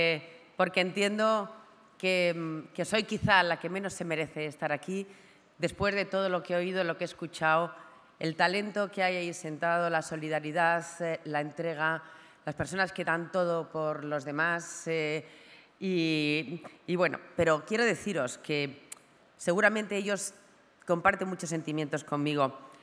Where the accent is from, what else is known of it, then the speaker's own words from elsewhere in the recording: Madrid, Community of Madrid, Spain; born there; now in Seville, Spain; He nacido en una acogedora y cosmopolita ciudad que es Madrid. Ahora también soy sevillana y además me siento española.